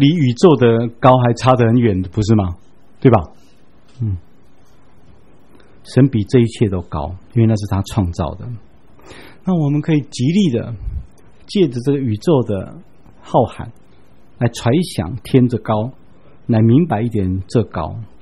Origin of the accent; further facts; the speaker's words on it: Taiwan; 我以前都觉得不晓得中国我们台湾人为什么称它叫圣母峰